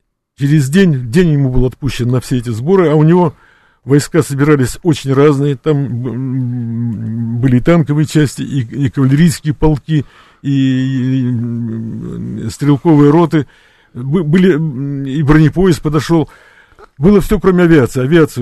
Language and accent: Russian; Zelva, Grodno Region, Belarus; also born or lived in Slonim; между белорусскими городами Зельва и Слоним. Это мои родные города, в которых прошло мое детство